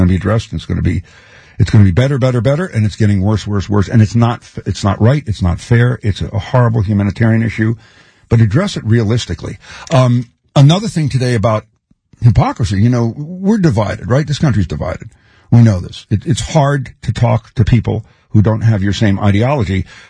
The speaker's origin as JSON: {"language": "English", "town": "Philadelphia", "region": "Pennsylvania", "country": "United States", "said": "I'm from Philly, Northeast Philadelphia."}